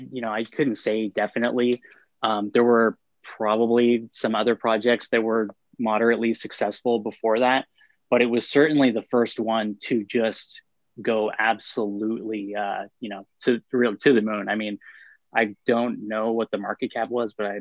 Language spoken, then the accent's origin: English; Canada; I'm just about 30 years old. I'm from Canada.